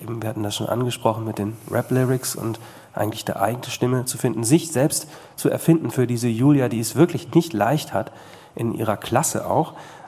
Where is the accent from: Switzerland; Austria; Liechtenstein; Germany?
Germany; Bad Salzuflen, North Rhine-Westphalia; Also ich komme zum Beispiel aus Bad Salzuflen.